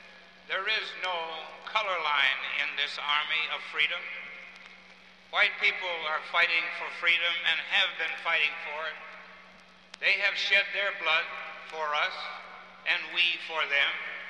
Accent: Minnesota, United States; When I grew up in Minnesota, along with Hubert Humphrey, and I consider myself at least one-fourth Scandinavian

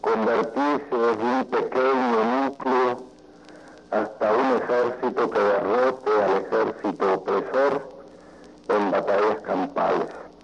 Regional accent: Rosario, Santa Fe, Argentina; born there; es una cosa pública y notoria que nací en Argentina.

